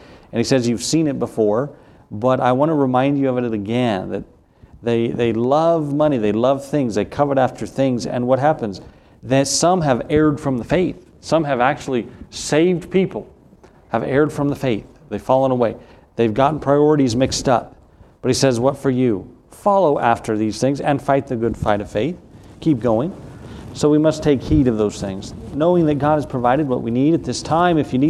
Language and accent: English; the South, United States; accent: Southern; Well, no, we learned that in fourth grade, right? No, you think about here that we ought to have proper fear, simple trust in him, trusting him